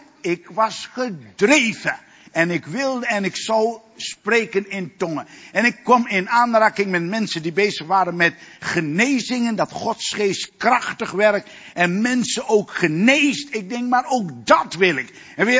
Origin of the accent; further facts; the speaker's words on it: Suriname; Ik moest denken aan een beeld dat ik in Suriname, waar ik vandaan kwam, dat ik heb meegemaakt.